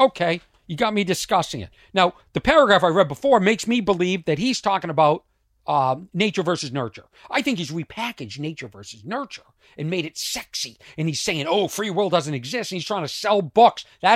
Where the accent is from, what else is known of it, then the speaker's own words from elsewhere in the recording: United States; born there; I'm very fortunate I was born in America.